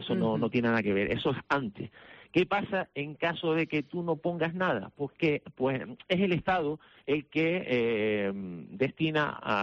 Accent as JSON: {"language": "Spanish", "town": "Agaete", "region": "Canary Islands", "country": "Spain", "said": "yo que soy de Agaete"}